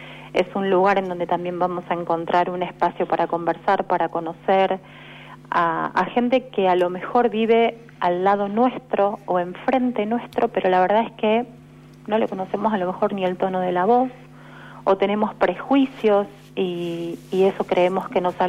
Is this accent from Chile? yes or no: no; Buenos Aires, Argentina; A mí me gusta decir que soy de la Paternal, pero sí es cierto que confluyen unos cuantos barrios aquí, Villa del Parque, Agronomía.